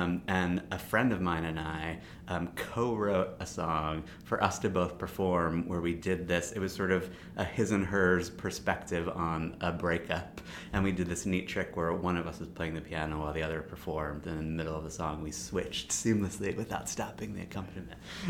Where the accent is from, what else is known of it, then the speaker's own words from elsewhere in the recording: Baltimore, Maryland, United States; And my neighbor, I grew up in Baltimore, and my neighbor happened to be the organist for the Baltimore Symphony Orchestra.